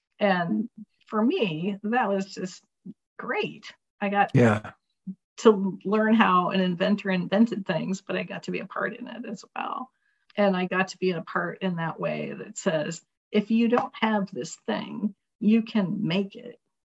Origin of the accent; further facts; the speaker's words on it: California, United States; I grew up in California.